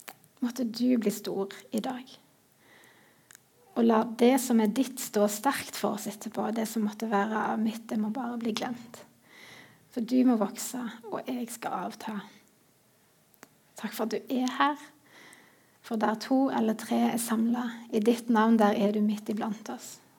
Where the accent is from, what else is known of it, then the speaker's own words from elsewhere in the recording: Sandnes, Rogaland, Norway; now in Sviland, Norway; Bor på Sviland. Jeg har vokst opp på Gandal, men som dere hører fra dialekten, så er jeg ikke en ren gandalitt. Jeg har sterke røtter i Nordheimsund.